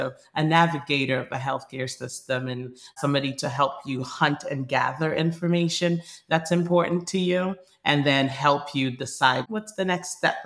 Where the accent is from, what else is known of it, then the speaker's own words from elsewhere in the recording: Nigeria; I grew up in Nigeria, and in Nigeria, we just didn't have as much access to, I guess, specialties and things like that.